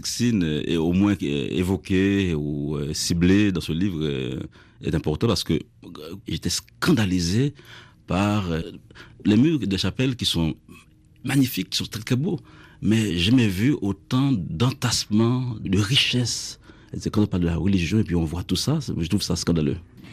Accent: Hinche, Centre, Haiti; de parler de mon lieu qui est ma ville natale, Inche, et une île entourée de terre, et une ville enclavée

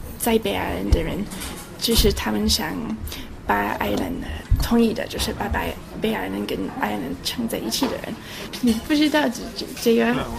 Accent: Wales, United Kingdom; Chinese is a second language; 比如说我是威尔士人，因为我在那边出生，可是其实我的家人也不是真正的威尔士人，我的母亲的家人是从爱尔兰移民到威尔士

